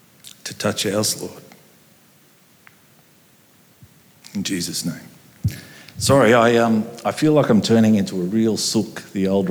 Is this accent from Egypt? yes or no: no; Australia; born there